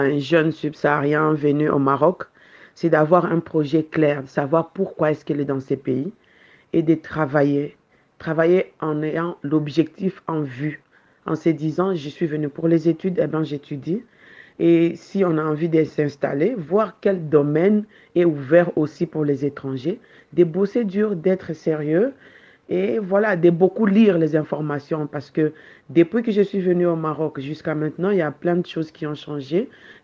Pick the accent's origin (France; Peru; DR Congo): DR Congo; Kinshasa; moved away as an adult; now in Marrakech, Morocco; je suis arrivée à Marrakech le 14 février 2008, venant tout droit de Kinshasa, mon pays d'origine.